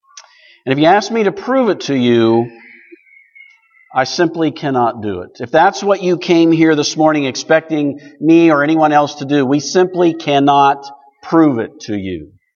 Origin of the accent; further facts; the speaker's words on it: Ohio, United States; I grew up in Eastern Ohio. I never saw a sunset when I was growing up.